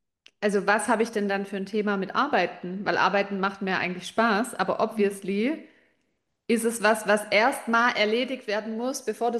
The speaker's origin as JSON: {"language": "German", "region": "Baden-Württemberg", "country": "Germany", "said": "bei uns im Schwabenland, schaffe, schaffe, Häusle baue."}